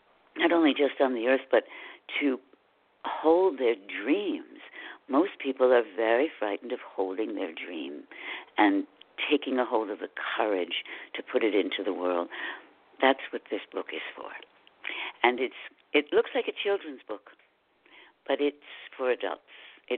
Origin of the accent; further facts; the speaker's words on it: New Haven, Connecticut, United States; And I grew up in New Haven, and somebody at Yale had written a very strong book about you've created your disease.